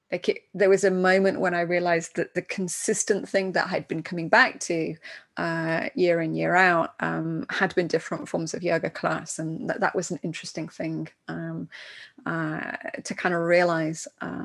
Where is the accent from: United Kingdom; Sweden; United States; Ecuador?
United Kingdom; England; I grew up in England